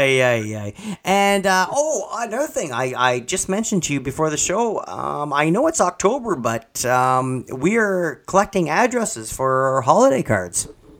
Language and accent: English; Canada; We are Canadian, and we're supposed to be projecting this polite Canadian image.